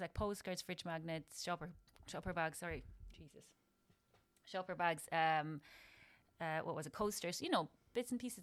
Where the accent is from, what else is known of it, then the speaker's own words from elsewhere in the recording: Poland; English is a second language; now in Ireland; So it's myself … Alex. We are both originally from Poland, but we met in Galway through some mutual friends.